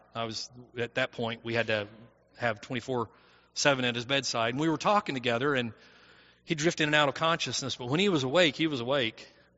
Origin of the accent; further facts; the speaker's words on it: Italy; I was born and raised there in Italy.